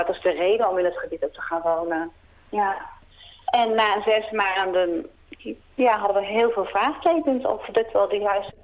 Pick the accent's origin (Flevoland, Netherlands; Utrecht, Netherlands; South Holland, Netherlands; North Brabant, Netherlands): Utrecht, Netherlands; Wij gingen wonen niet in mijn oude buurt. Ik kom uit Utrecht. We gingen wonen in Hilversum, Laren, Bussum. Ja, Laren zijn we uiteindelijk terechtgekomen.